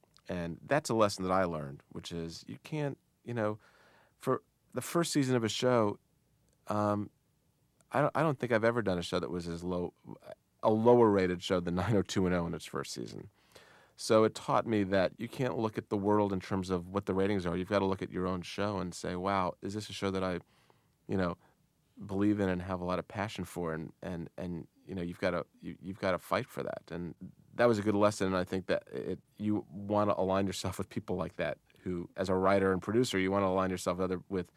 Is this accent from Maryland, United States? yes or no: yes; Potomac, Maryland, United States; I think I was growing up in Potomac, Maryland.